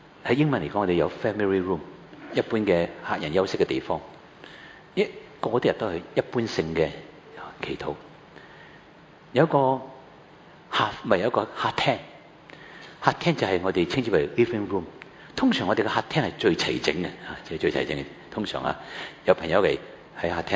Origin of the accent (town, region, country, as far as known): Hong Kong